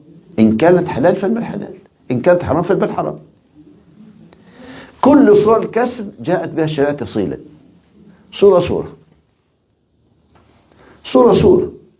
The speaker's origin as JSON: {"language": "Arabic", "country": "Egypt", "said": "يعني من الصور المشهورة جدا عندنا في مصر وأبو شريف يعرفها تماما"}